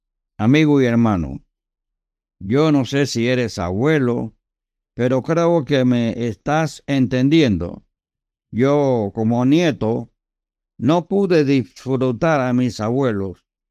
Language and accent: Spanish; Agua Dulce, Coclé, Panama; Crecimos en la República de Panamá, provincia de Coclé, en el distrito de Agua Dulce, corregimiento de Agua Dulce. Tierra bendecida, tierra de la sal y el azúcar.